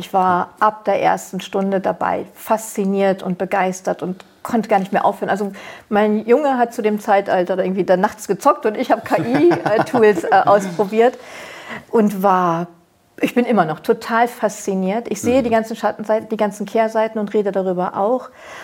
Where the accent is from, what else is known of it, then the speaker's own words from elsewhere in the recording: Nordhorn, Lower Saxony, Germany; Ich bin in Nordhorn geboren und aufgewachsen und ein typisches Arbeiterkind.